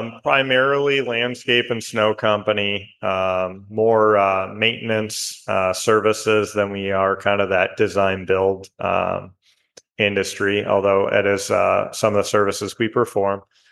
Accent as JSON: {"language": "English", "town": "Grosse Pointe", "region": "Michigan", "country": "United States", "tie": "born or raised there", "said": "So yeah, I grew up in Michigan. I've been in Michigan my whole life, born and raised in a city called Grosse Pointe, which is just north of Detroit."}